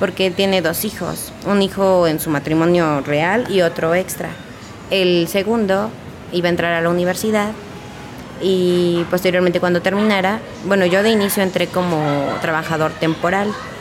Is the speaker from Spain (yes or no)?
no; Hidalgo, Mexico; Yo no soy de aquí del estado, yo soy de Hidalgo. Uh-huh. Tenía toda mi vida viviendo ahí, hasta apenas tenía un año aquí.